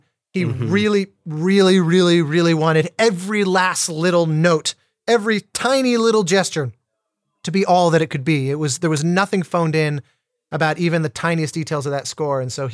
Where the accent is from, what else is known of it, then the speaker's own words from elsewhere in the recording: Colorado, United States; he was just in another universe as a kid growing up in Colorado